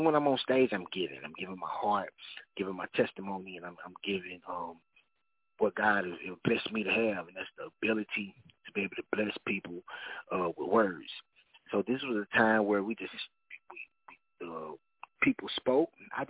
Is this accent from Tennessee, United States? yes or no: yes; Knoxville, Tennessee, United States; For those who don't know, I am from Knoxville, Tennessee. I love to rep my city. It's a beautiful city.